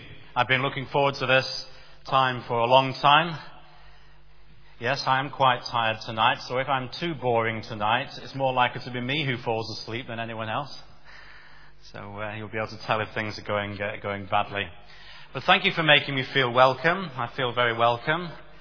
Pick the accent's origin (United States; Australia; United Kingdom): United Kingdom; England; also born or lived in Wales; I'm originally English, and of course I live in England, but I lived for many, many years in Wales.